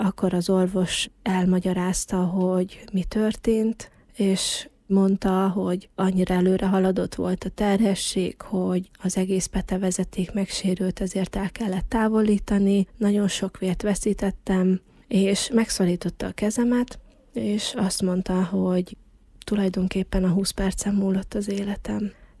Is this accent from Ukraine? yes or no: yes; Zakarpattia Oblast, Ukraine; moved away; egy kárpátaljai utazást terveztünk, szülőfalunkba meglátogatjuk a család otthon maradt tagjait